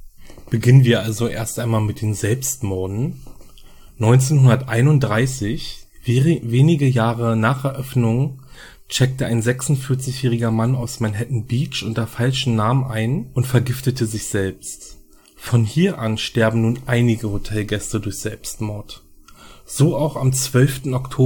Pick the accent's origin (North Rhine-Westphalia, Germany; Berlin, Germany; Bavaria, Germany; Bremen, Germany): Berlin, Germany; ich komme aus Berlin.